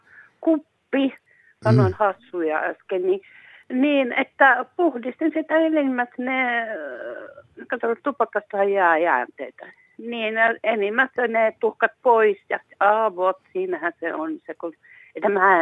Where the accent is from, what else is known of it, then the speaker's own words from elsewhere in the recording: Eastern Finland, Finland; oon nyt, no en nyt 70, mutta reilusti yli 60. Mulla on semmoinen, mä oon Itä-Suomesta.